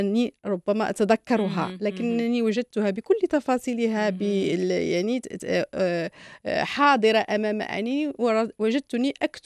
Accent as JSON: {"language": "Arabic", "country": "Morocco", "tie": "born or raised there", "also_born_or_lived": "Rabat", "said": "في الطفولة الأولى كنا في واحد المناطق يعني نائية، لا كهرباء لا ماء لا شيء، وأنا ولدت في الرباط يعني، وكنا نأتي كثيرا إلى الرباط."}